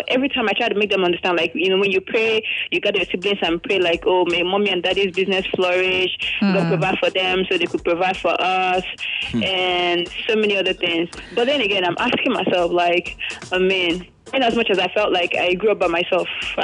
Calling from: Lagos, Nigeria; I'm calling from Lagos. I'm calling from Isola.

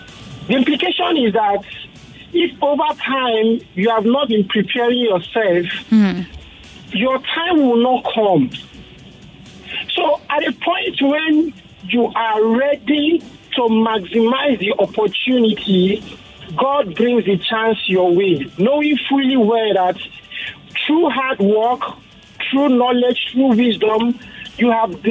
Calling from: Ikeja, Lagos, Nigeria; I'm coming in from Ikeja.

